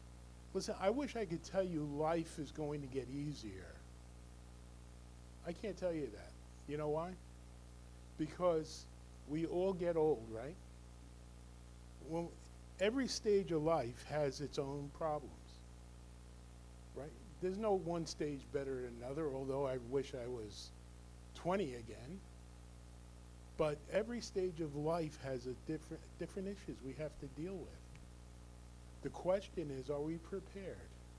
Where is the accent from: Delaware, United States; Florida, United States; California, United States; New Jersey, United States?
New Jersey, United States; I grew up in Bergen County, and nothing was open Sunday mornings except churches.